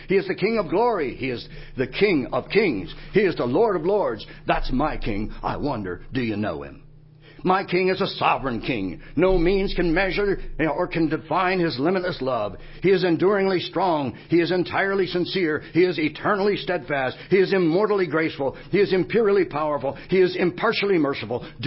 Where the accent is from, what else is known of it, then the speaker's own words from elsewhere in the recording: the South, United States; accent: southern; try to get into my normal mode so you don't have to endure my southern accent.